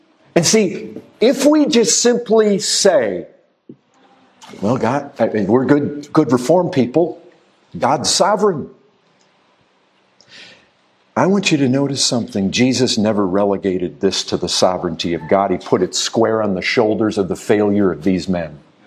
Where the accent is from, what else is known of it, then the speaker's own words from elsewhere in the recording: Michigan, United States; where I grew up in Michigan